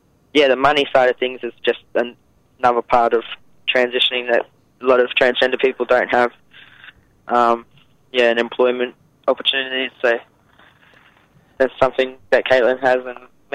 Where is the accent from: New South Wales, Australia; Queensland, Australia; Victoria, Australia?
Queensland, Australia; Townsville; also born or lived in Brisbane; I was born in Townsville. I grew up there. I went to high school in Brisbane in Queensland, and yeah, just moved to Melbourne. But I'm up in Queensland. I'm back up in Queensland right now. But yeah, I'm from North Queensland.